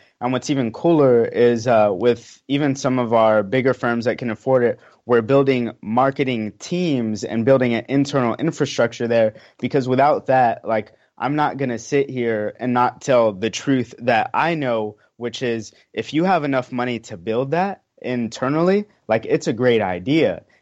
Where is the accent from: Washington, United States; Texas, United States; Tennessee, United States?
Texas, United States; back to growing up in Central Texas, from the blue collar environment versus the white collar environment